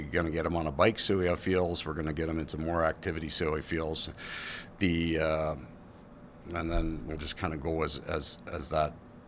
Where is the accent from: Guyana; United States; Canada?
Canada; I grew up in Canada. It's a little bit of a version of Sault Ste. Marie. My wife's from Windsor.